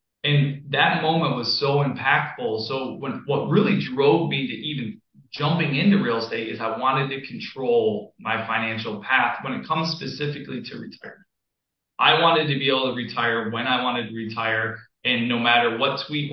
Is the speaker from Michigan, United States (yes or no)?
yes; Michigan, United States; But I was born and raised in Michigan. And when I graduated, I essentially said, like, I'm a free agent. I will move anywhere in the country, like a lot of people.